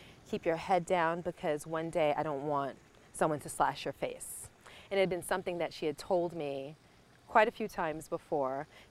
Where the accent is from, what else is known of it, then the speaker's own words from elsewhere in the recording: Brooklyn, New York, United States; I grew up in Brooklyn and it was just something that I encountered time to time.